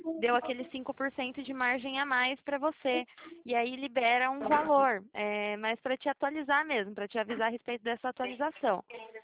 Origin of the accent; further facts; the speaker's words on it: Itatiba, São Paulo, Brazil; eu sou de Itatiba, daqui de Itatiba.